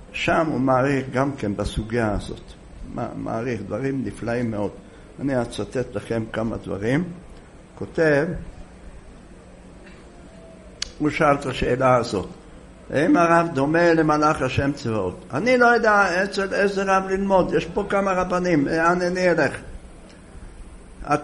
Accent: Jerusalem, Jerusalem District, Israel; אני מדבר כעת על ירושלים שאני זוכר אותה, שאני בתור ילד למדתי בתלמודי תורה.

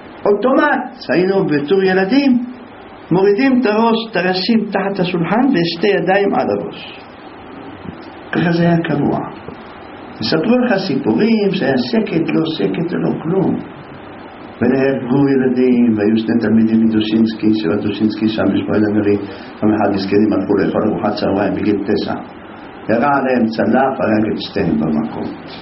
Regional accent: Jerusalem, Jerusalem District, Israel; אבל גדלנו בירושלים, אנחנו גדלנו

